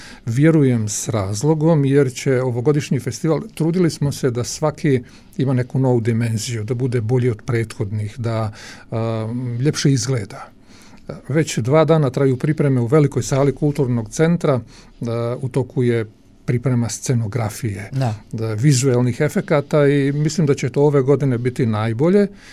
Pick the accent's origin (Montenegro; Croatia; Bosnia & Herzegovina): Bosnia & Herzegovina; Gradiška, Republika Srpska; To govori da takav festival stiče publiku kod nas u Gradišci i da ima smisla.